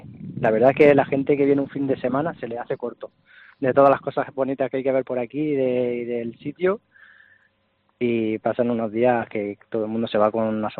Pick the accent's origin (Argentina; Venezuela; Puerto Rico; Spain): Spain; Albacete, Castilla-La Mancha; es uno de mis sitios preferidos aquí en mi tierra, ir a Albacete a que me vea mi gente